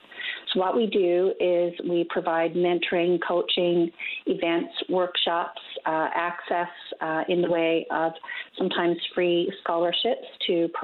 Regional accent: Newfoundland and Labrador, Canada; I'm from Newfoundland originally, and I have launching chapters across Canada.

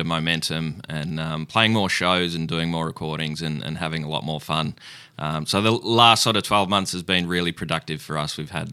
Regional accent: Victoria, Australia; I'm from the Mornington Peninsula, particularly grown up around that area

